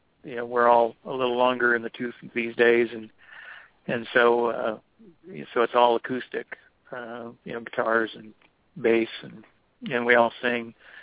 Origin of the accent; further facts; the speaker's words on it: Wisconsin, United States; Back then in Wisconsin, I was a cheesehead back then, I guess what they call.